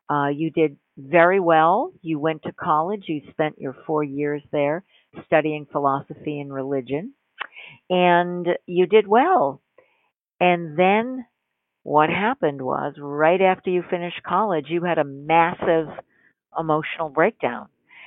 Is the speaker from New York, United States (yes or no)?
yes; New York, United States; And I'm from New York, and I know about Bellevue.